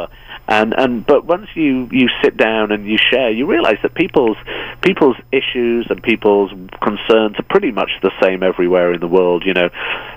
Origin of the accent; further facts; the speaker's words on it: United States; I can say we now, I'm an American.